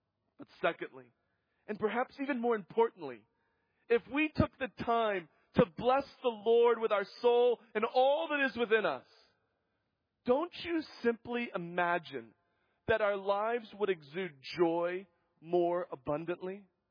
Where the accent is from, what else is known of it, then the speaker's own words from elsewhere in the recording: Yuba City, California, United States; Growing up in Yuba City, California, my family and I attended and were members of the First Baptist Church.